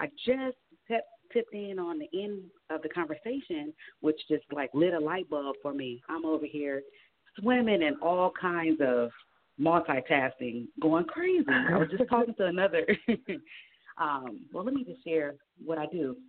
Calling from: Columbus, Ohio, United States; I'm calling from Columbus, Ohio.

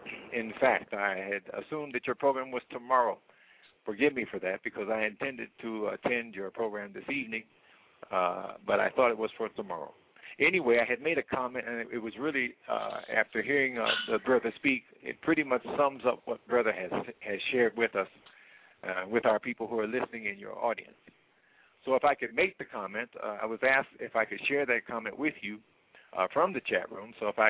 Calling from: Mexico; I'm calling you from Mexico.

